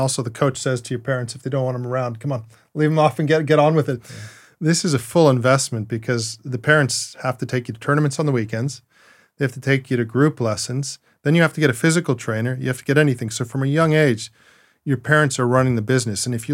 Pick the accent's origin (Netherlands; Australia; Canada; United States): Canada; growing up in Canada